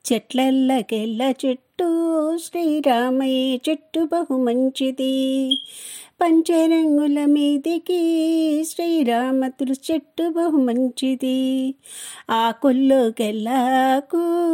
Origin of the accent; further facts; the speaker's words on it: Bhadrachalam, Telangana, India; మా ఊరు భద్రాచలం అండి. మా ఊరు భద్రాచల రాముడు మమ్మల్ని అందరినీ రక్షిస్తున్న